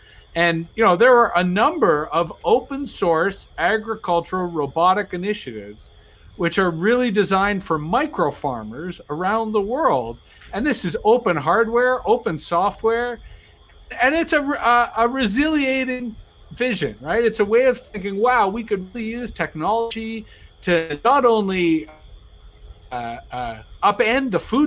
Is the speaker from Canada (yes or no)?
yes; Canada; And obviously, as a Canadian, I should know this